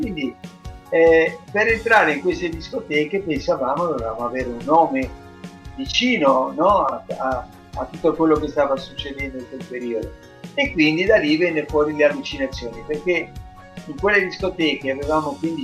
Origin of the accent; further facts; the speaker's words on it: Genoa, Liguria, Italy; da un genovese e un toscano è nata questa grande dichiarazione d'amore alla mia città